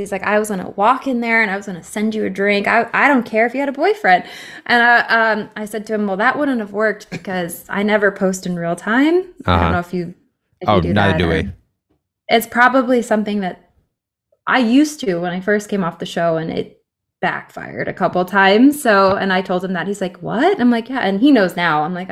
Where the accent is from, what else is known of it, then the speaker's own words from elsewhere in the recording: Phoenix, Arizona, United States; he's like, because he's from Phoenix, I'm from Phoenix. He's like, and then I moved back here